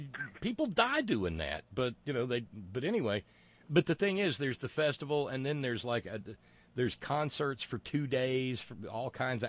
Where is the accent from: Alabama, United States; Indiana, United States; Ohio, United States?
Alabama, United States; I noticed when I was coming home from New Orleans, in my little hometown there in Northwest Alabama, they got a big party coming up.